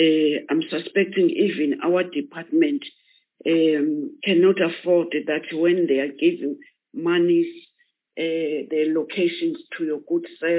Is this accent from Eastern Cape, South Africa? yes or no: yes; Eastern Cape, South Africa; but I'm not biased because I'm from Eastern Cape.